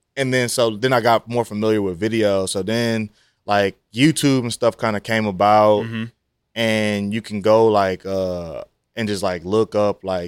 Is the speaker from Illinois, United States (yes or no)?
no; Louisiana, United States; also born or lived in Texas; just cause I'm from Louisiana